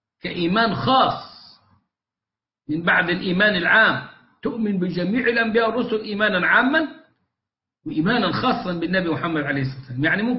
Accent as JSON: {"language": "Arabic", "country": "Egypt", "said": "عندنا في مصر"}